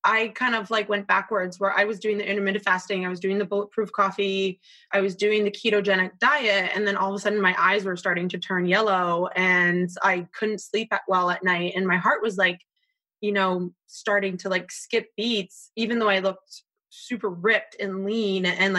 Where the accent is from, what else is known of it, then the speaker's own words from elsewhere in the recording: Canada; now in New York, United States; my last stop was America because I'm originally Canadian. And actually my last stop was New York, and I haven't left New York in 10 years.